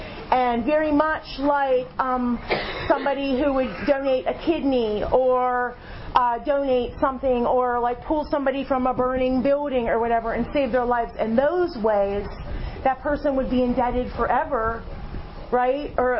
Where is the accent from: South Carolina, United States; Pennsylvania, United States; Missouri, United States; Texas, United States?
Pennsylvania, United States; Aliquippa; what has happened to Aliquippa, but I love the place still. It's like my hometown, right? You love it in a way. Love-hate, kind of, that we have for the hometowns we grew up in.